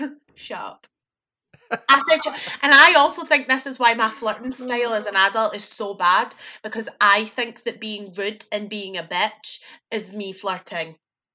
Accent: Glasgow, Scotland, United Kingdom; I did that as a Glaswegian teenager, being like your shirt, shut up.

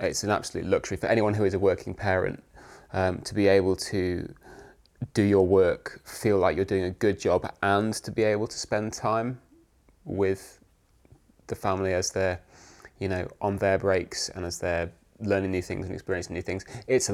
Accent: Nottingham, East Midlands, United Kingdom; a lot of people from Nottingham, which is my hometown.

